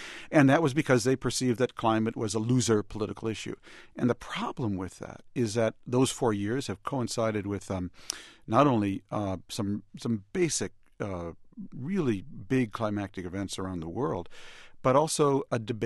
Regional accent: Beirut, Beirut Governorate, Lebanon; I don't come from the rainforest. I come from Beirut.

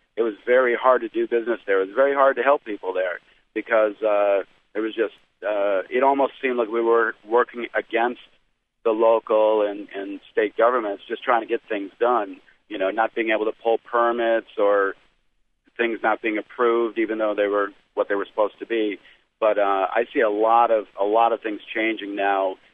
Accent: Minnesota, United States; also born or lived in New Orleans; And we grew up mostly in Minnesota

